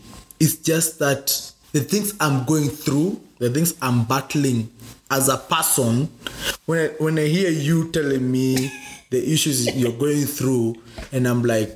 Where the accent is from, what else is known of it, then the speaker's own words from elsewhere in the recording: Kenya; English is a second language; I come from the Kikuyu community and my family my family was very instrumental in the struggle for independence in Kenya.